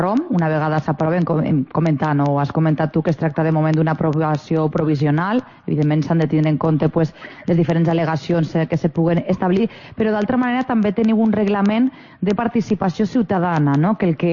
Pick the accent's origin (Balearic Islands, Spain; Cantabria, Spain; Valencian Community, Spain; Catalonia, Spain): Valencian Community, Spain; Santa Magdalena de Pulpis; jo no sóc de Vinaròs, jo sóc d'una altra població, sóc de Santa Madalena